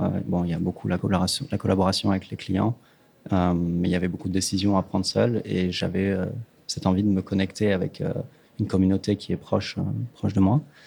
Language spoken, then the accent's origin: French; France; moved away as an adult; also born or lived in Lyon; now in Netherlands; je suis parti aux Pays-Bas, je suis français à l'origine, j'ai fait mes études à Lyon